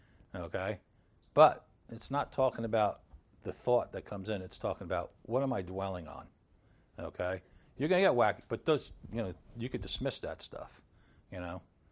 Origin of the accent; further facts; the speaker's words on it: Bronx, New York, United States; I grew up in the Bronx and never saw that.